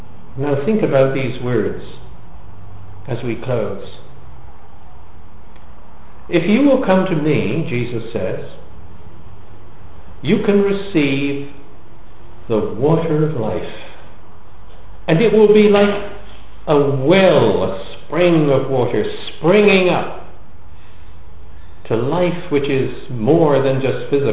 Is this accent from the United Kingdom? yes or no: yes; England, United Kingdom; As you may detect, I come from England, and we used to live in a part of England called Devonshire in the southwest.